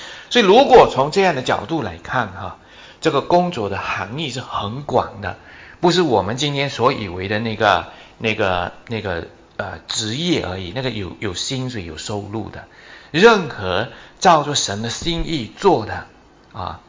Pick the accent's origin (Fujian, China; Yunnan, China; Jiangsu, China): Fujian, China; Fuzhou; 我们福州人有一种的饼哈，叫做官饼